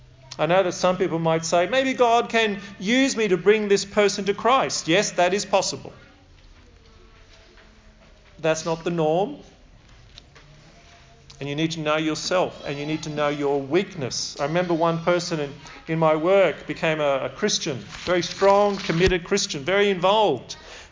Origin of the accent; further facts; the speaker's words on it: Australia; And of course, we also identify ourselves particularly as being Australian when we go overseas. We represent Australia.